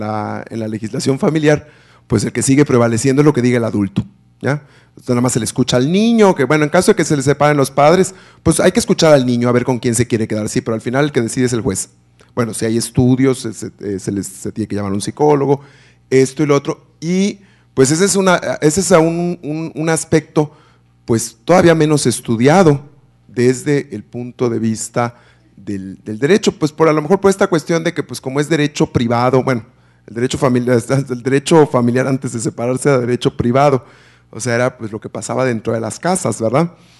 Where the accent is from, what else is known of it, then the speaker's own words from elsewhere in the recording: Yucatán, Mexico; Yo estudié en Yucatán, o sea, yo soy de Yucatán, estudié en Yucatán la carrera